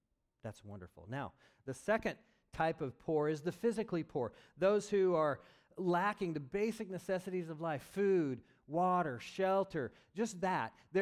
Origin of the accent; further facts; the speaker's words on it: Oregon, United States; My hometown is a little town, 10,000 people, farming community, really healthy, wholesome, just a very good place to grow up. And it was in Oregon.